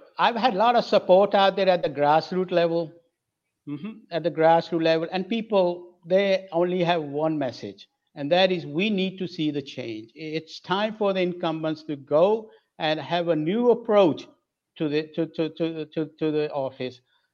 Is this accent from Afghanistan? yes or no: no; England, United Kingdom; moved away as an adult; also born or lived in Pakistan; now in Florida, United States; I was born in Pakistan, and I was 9 years old when my parents moved to England, Britain. And I grew up in Britain for school, college, et cetera, before I left. And I've been here over 30 years in Florida.